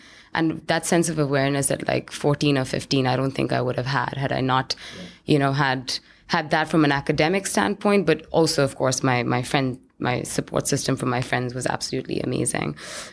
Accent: New Delhi, Delhi, India; So I grew up in India, in New Delhi, which is the capital

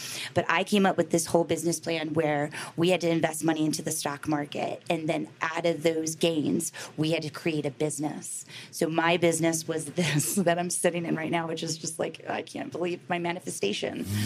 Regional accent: Baltimore, Maryland, United States; I grew up in Baltimore City.

